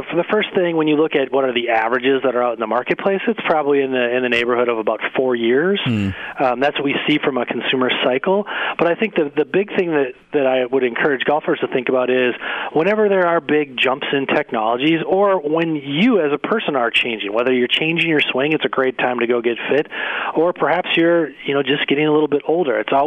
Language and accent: English; Minnesota, United States; I grew up in Minnesota